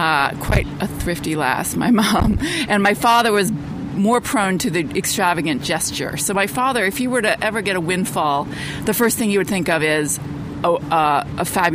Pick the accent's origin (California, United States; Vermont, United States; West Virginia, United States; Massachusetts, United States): Vermont, United States; I grew up in Vermont, outside of Middlebury, so even smaller town than Middlebury, which is small enough.